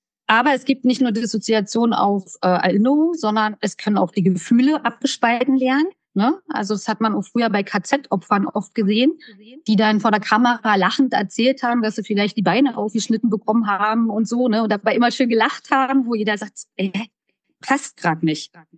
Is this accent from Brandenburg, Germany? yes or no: yes; Strausberg, Brandenburg, Germany; Ich komme aus Strausberg. Das ist eine Kleinstadt bei Berlin, also ist noch S-Bahn hier. Man kann sozusagen hier aus Berlin direkt halten vor der Haustür. Aber es ist Brandenburg.